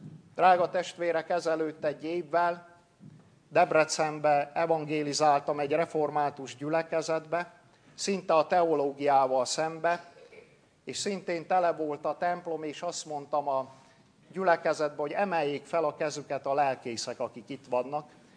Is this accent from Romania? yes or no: yes; Transylvania, Romania; én egy színmagyar, színreformátus faluba születtem és nőttem fel Erdélybe.